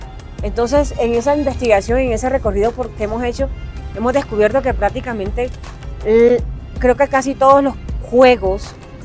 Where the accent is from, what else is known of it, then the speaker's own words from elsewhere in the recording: Colombia; sino como colombianos, que debemos dar a no tenerle miedo a participar políticamente